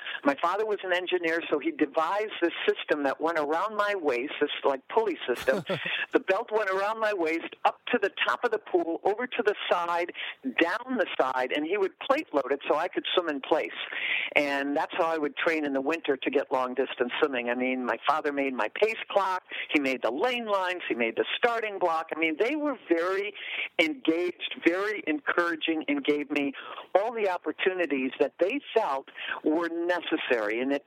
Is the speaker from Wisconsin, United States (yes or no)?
yes; Wisconsin, United States; Growing up in Wisconsin, it was a farm area.